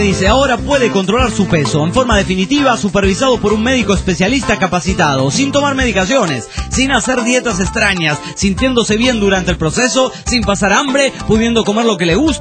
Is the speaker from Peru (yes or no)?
no; Baja California Sur, Mexico; Soy de Baja California Sur, cabrón.